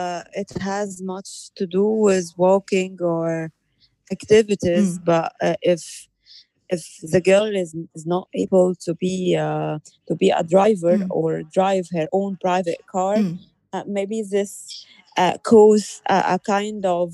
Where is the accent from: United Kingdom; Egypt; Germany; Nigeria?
Egypt; Cairo, Cairo Governorate; from Cairo, Egypt.